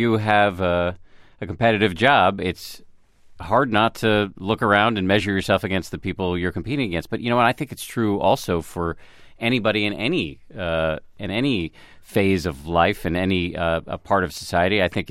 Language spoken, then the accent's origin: English; Newton, Massachusetts, United States; You know, I grew up here in Newton, and my parents are doctors at Harvard, secular scientists